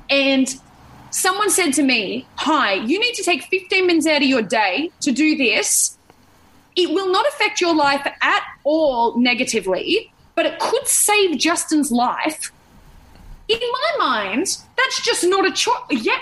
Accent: Sydney, New South Wales, Australia; growing up in Sydney

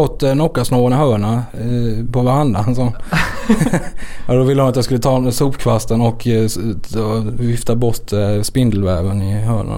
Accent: Växjö, Kronoberg County, Sweden; accent: Växjö; Jag låter ju verkligen som en Växjökille liksom. Men jämfört med mina morföräldrar så här, eller jag har ändå slipat nu.

